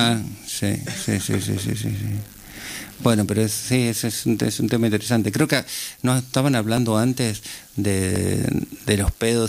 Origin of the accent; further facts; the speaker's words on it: Argentina; por lo menos para mí, como argentino.